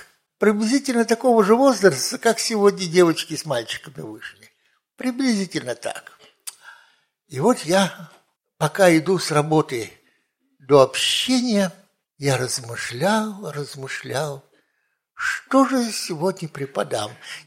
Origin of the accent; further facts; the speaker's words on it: Saint Petersburg, Russia; Я вырос в Ленинграде